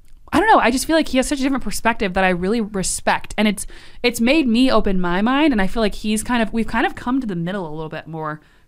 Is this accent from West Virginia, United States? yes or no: no; California, United States; he grew up in New York, I grew up in California.